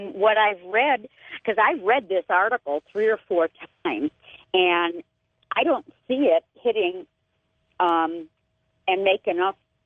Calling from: Billings, Montana, United States; also born or lived in Chicago; I'm calling from Billings, Montana.

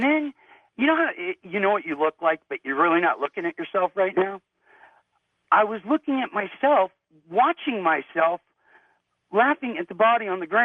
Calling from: Reno, Nevada, United States; I'm calling you from Reno.

